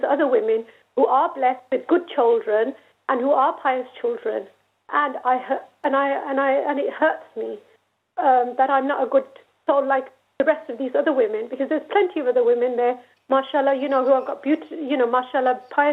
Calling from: Birmingham, West Midlands, United Kingdom; and I'm phoning from Birmingham.

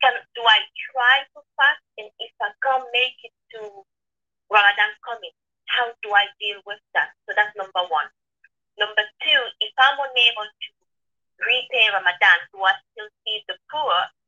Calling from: Newcastle, North East England, United Kingdom; I'm calling from Newcastle, north of England.

